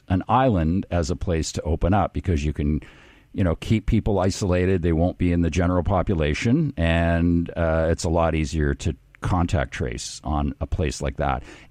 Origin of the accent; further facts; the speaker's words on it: Vancouver, British Columbia, Canada; the last place I had in Vancouver, my hometown, was 1100 square feet.